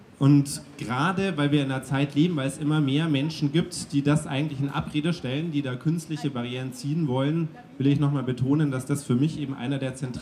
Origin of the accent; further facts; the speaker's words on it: Munich, Bavaria, Germany; warum das Grundgesetz für mich als Münchner Politiker eigentlich besonders wichtig ist.